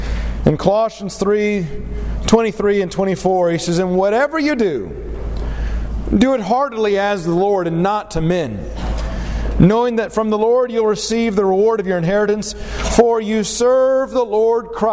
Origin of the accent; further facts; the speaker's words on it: Derby, Kansas, United States; I grew up in Derby, Kansas, a nice little neighborhood, community.